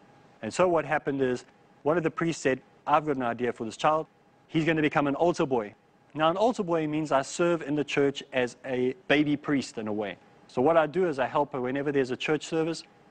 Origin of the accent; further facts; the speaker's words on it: South Africa; Now, I come from South Africa, and so politics is a very important part of our lives and a very important part of our upbringing.